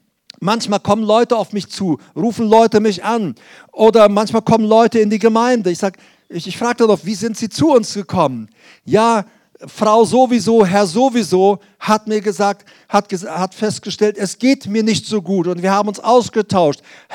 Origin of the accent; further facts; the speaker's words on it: Paraguay; ich komme ja aus Paraguay, da haben wir auf der Kutsche gesessen und die Pferde vor uns